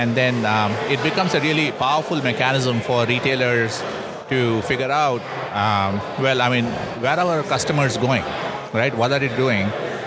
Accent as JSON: {"language": "English", "region": "the South", "country": "United States", "accent": "southern", "said": "My kids grew up here. And yeah, I probably you can tell from my southern accent"}